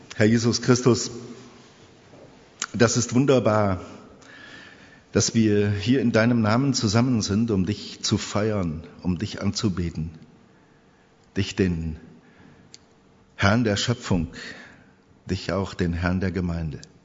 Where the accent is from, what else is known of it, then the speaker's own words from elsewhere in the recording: Siegen, North Rhine-Westphalia, Germany; Ich bin waschechter Siegener und bin groß geworden, geistlich groß geworden im CVM Eiserfeld